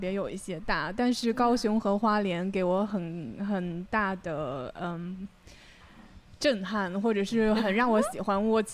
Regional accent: Beijing, China; 因为我是北京人，然后

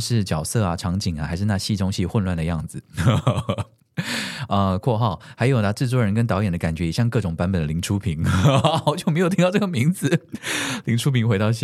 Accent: Taiwan; 因为就像你说的，我们身为台湾人

